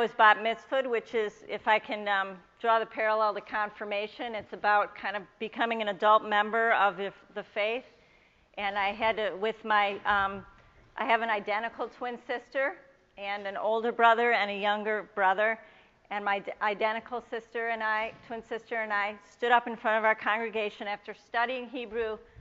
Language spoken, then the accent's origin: English; Chicago, Illinois, United States; I was raised in Chicago, and my grandparents raised lots of money for the state of Israel. But my whole upbringing was really about being Jewish.